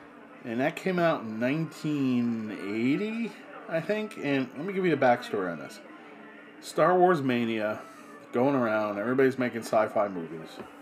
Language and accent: English; New Jersey, United States; I grew up in New Jersey and we used to go crabbing all the time.